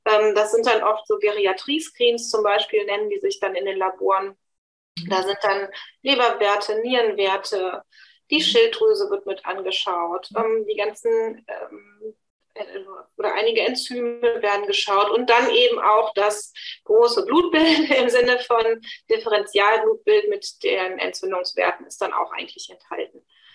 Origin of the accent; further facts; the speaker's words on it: Cologne, North Rhine-Westphalia, Germany; ich komme aus Köln.